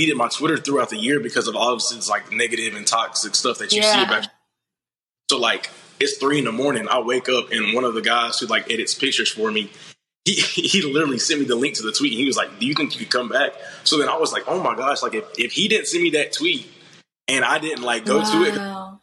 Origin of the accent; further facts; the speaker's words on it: Anderson, South Carolina, United States; Okay, so originally I'm from Anderson, South Carolina, small town.